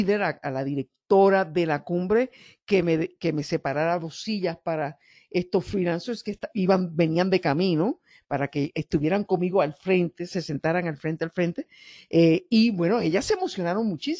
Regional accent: Mexico; Yo vengo de México y eso está confirmado.

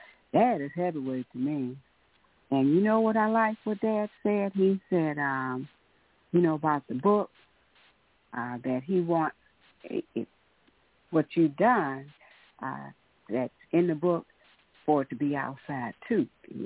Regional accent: Texas, United States; from Texas, and you know what?

